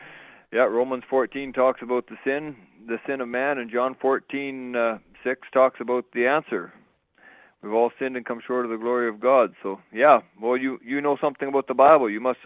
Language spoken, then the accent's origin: English; Canada; I'm from Canada. Yep, that's right.